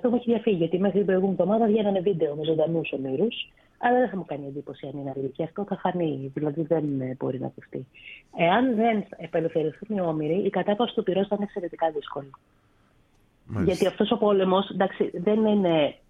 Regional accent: Greece; Εμείς έχουμε μια τάση λίγο στο δράμα ως Έλληνες.

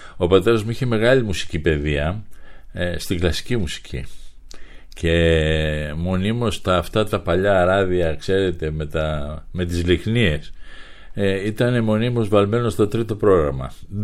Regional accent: Athens, Attica, Greece; born there; Γεννήθηκα στην Αθήνα από πατέρα γιατρό και από μητέρα ζωγράφο, που όμως δεν το είχε σπουδάσει, ήταν αυτοδίδακτη.

